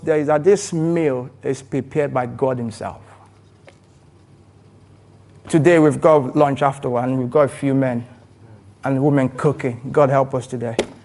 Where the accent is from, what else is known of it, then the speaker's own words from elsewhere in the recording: Nigeria; By the way, you know I'm Nigerian